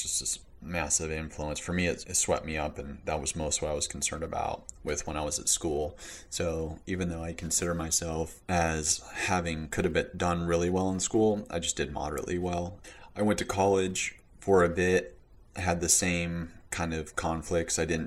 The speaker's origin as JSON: {"language": "English", "region": "Pacific Northwest", "country": "United States", "tie": "born or raised there", "also_born_or_lived": "Southwest United States", "said": "I was raised in the Pacific Northwest and the Southwest of the United States. I experienced both rural and urban living environments."}